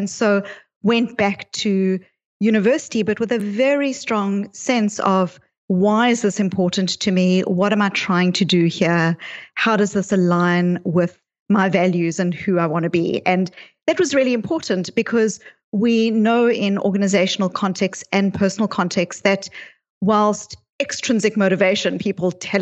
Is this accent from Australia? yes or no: no; South Africa; So I became interested in these ideas when I grew up in South Africa. I was born into apartheid South Africa